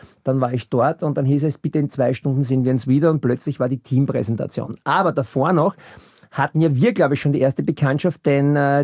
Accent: Vienna, Austria; born there; Ich bin 68 in Wien geboren, sprich ich bin heute 53 Jahre jung.

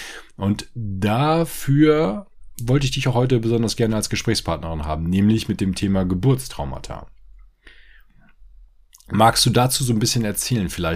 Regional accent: Northern Germany, Germany; für mich als Norddeutscher

